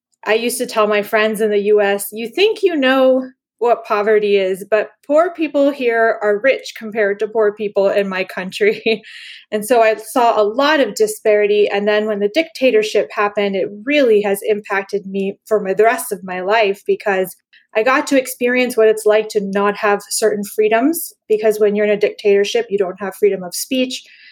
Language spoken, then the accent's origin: English; Panama; Gosh, I had a lot of impacts because I grew up in Panama when it was a dictatorship.